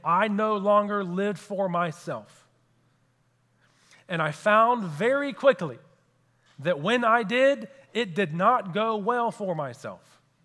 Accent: Houston, Texas, United States; So shortly after we got married, we moved to Houston, which is my hometown. And all of my buddies that I grew up with lived about 5 miles around us.

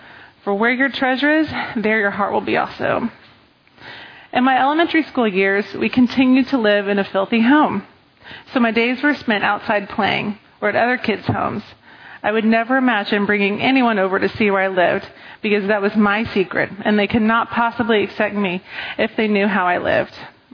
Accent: Dallas, Texas, United States; born there; I was born in 1979 in Dallas, Texas, and I'm the youngest of three girls.

